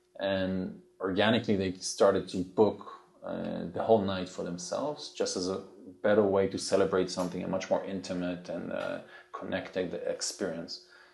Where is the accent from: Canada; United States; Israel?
Israel; So it's funny, the dish that I grew up in Israel is my mother's schnitzels.